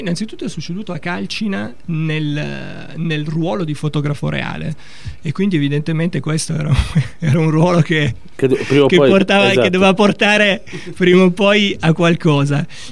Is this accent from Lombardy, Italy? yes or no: no; Turin, Piedmont, Italy; da appassionato di cinema e da torinese